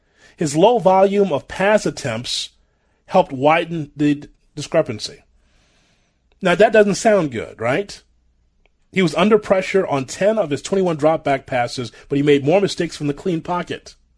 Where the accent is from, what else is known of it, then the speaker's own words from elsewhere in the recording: Chicago, Illinois, United States; Well, I was growing up in Chicago as a Chicago sports fan